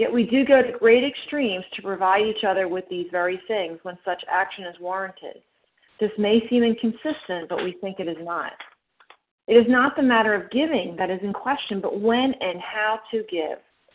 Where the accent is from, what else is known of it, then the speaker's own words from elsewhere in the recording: New Jersey, United States; I'm from South Jersey.